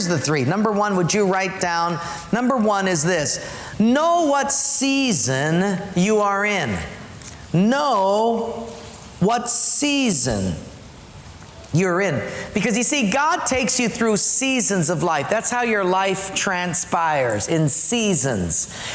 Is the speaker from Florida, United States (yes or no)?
no; Palolo, Hawaii, United States; But I didn't know that. I'm from Palolo, right?